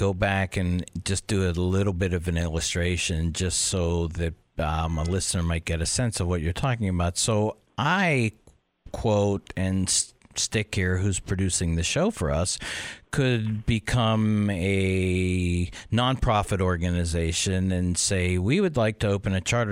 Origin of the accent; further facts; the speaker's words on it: Wisconsin, United States; The last time I had you on was because in my home state here in Wisconsin, we were debating the public charter school language